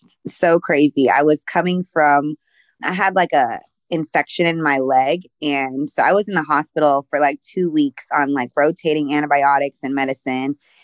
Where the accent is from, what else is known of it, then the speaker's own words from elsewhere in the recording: Philippines; born there; Yes, I was born in the Philippines. My father was military. So we moved like every 3 years.